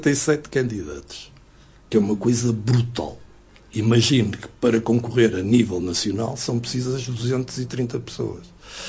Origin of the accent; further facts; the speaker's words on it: São Mamede de Infesta, Norte, Portugal; Não nasci no Hospital São João, não sou do Porto, sou de São Mamés.